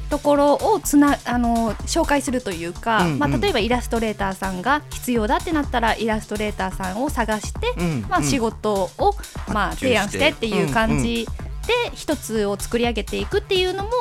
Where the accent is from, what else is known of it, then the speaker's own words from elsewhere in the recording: Kansai, Japan; now in Chiba, Japan; しかも関西出身で東京っていうか、まあ、千葉なんですけど千葉に来て、うんうんうん、誰も知り合いがいない